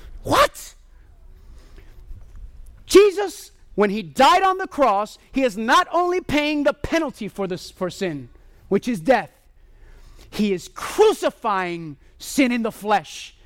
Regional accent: Puerto Rico; This is liberating to me because I'm from Puerto Rico.

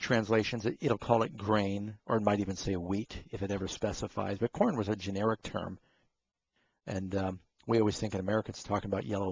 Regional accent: Burbank, California, United States; born there; this amazing fact is interesting to me because I was born in Burbank.

